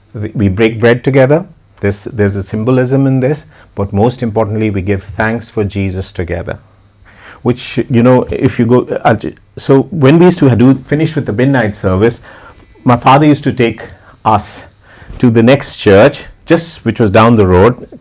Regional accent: Chandigarh, India; this is a church in my hometown called Chandigarh.

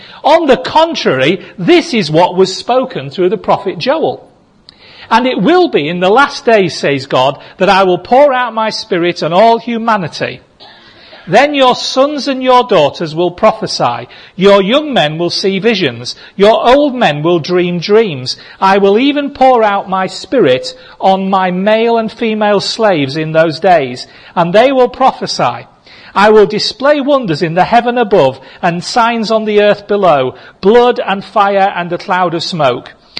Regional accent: Goole, Yorkshire and the Humber, United Kingdom; I can say that because I was brought up in Ghoul.

